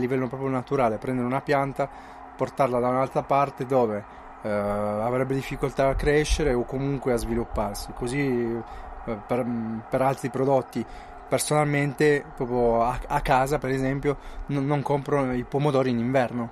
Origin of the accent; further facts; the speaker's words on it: Giaveno, Piedmont, Italy; io sono nato dal Mese, sono nato a Giaveno, ho sempre abitato dal Mese, quindi in Val di Susa, provincia di Torino